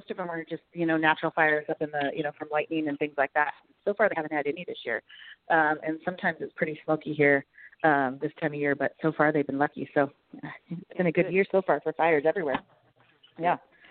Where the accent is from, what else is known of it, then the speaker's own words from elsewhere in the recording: Eureka, Montana, United States; I'm on vacation here in Northwest Montana, Eureka, my hometown.